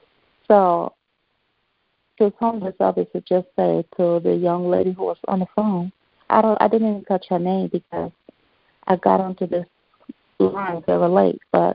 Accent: Liberia; I'm from Liberia, West Africa.

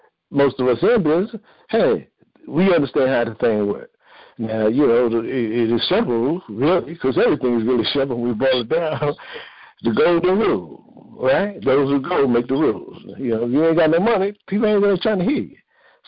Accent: East Coast, United States; I come from the East Coast.

